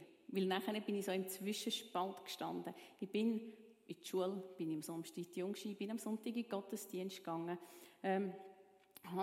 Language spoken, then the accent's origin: German; Zurich, Switzerland; Ich bin, wie gesagt, in der Stadt Zürich aufgewachsen.